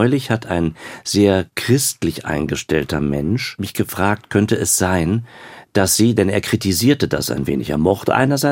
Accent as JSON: {"language": "German", "country": "Germany", "said": "Je älter ich werde, spüre ich neben den jüdischen Wurzeln auch immer mehr und immer mehr mein Deutschsein."}